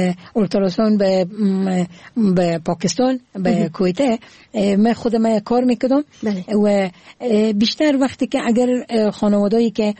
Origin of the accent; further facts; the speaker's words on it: Herat, Afghanistan; born there; زادگاه من هرات هست